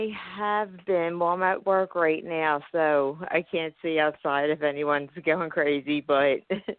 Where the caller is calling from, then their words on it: Philadelphia, Pennsylvania, United States; Hello. Hello. … from Philadelphia, Pennsylvania.